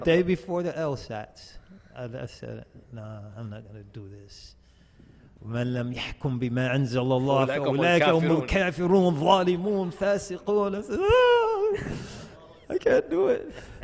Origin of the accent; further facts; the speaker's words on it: Connecticut, United States; So I'm from Connecticut, and she's from New York, and so if we went to Connecticut, her family's gonna get mad.